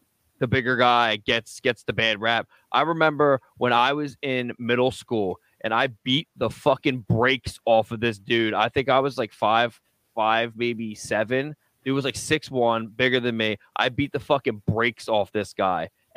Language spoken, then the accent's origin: English; Pennsylvania, United States; because I was from Delco, and I wasn't from Southern Chester County.